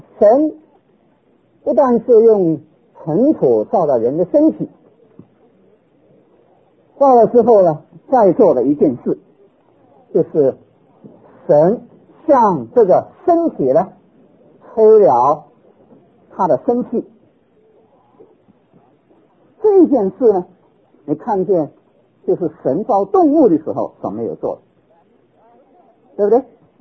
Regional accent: China; 我们中国人有一句话很有意思

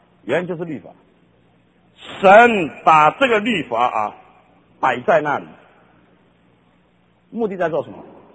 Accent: China; 我们中国人很喜欢吃猪肉

